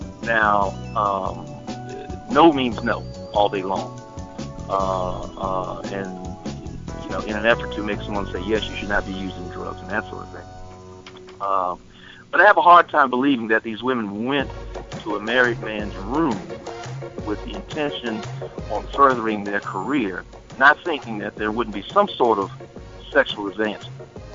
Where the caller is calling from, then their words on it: Temple Hills, Maryland, United States; from Temple Hills.